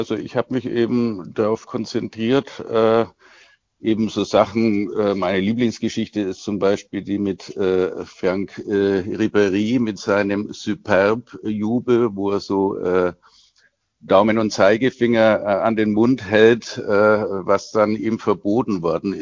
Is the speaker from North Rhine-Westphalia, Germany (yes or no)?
no; Nuremberg, Bavaria, Germany; born there; ich bin ja gebürtiger Nürnberger